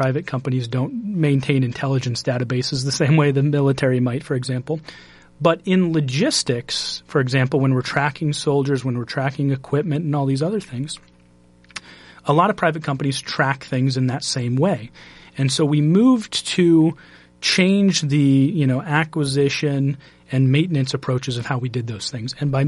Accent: Boone, Iowa, United States; Boone, Iowa, my hometown.

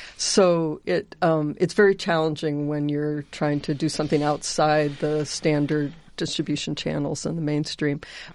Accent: Ames, Iowa, United States; I grew up in a family that came from farming, but my dad worked as an ag economist for the Extension Service at Iowa State.

